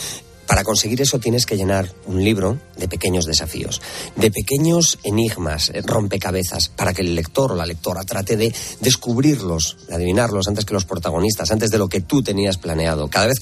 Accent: Galicia, Spain; Soy muy gallego, he nacido, he crecido, vivo aquí, y entonces es un material de primera mano.

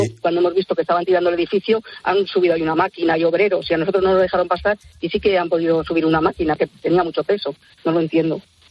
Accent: San Fernando de Henares, Community of Madrid, Spain; que estoy a 12 kilómetros de mi pueblo, que yo soy de San Fernando de Henares. Sí. Vivía 40 años en ese domicilio

